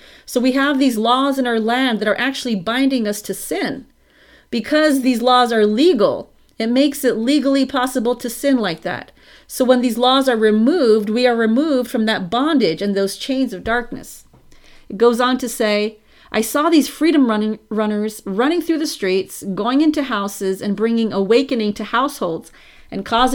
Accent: Australia; I'm Australian, and I'm not really familiar with the complete symbolic meaning of the statue.

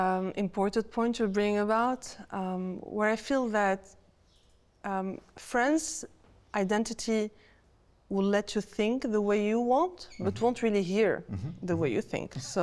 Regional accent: Tunis, Tunis Governorate, Tunisia; So we are French, but also Tunisian, because he really wanted us to have that print of Tunisia as our roots. Mm. So we came back here and I grew up in Tunis. Actually, my childhood house is two blocks away from here. So Carthage is where I grew up.

